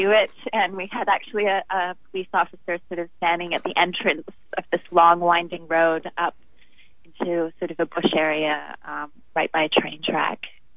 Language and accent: English; Toronto, Ontario, Canada; But yes, I am from Toronto